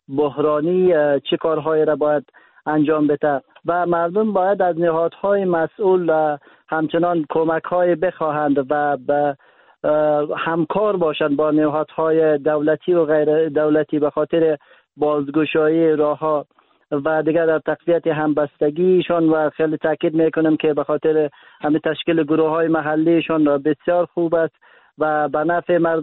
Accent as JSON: {"language": "Persian", "region": "Daykundi", "country": "Afghanistan", "said": "زنهای بارداری بودند که در ولایت مرکزی مثلا دایکندی ولایت ما به مراکز صحی نرسیدند و از جان خود دادند."}